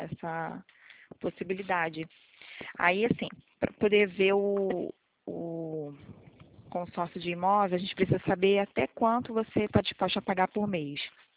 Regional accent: Rio de Janeiro, Brazil; sou do Rio, centro

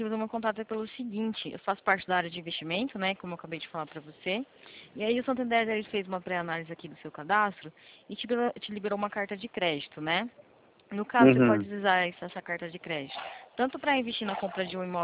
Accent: São Paulo, Brazil; Aí você vai ver que eu sou de São Paulo aqui, tá? Mas eu faço a região aí do Rio.

